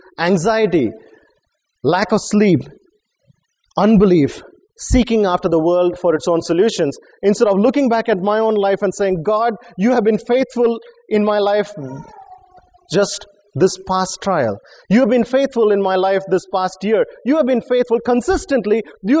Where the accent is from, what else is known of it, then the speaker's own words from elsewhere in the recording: India; I come from India. Some of you are probably Italian.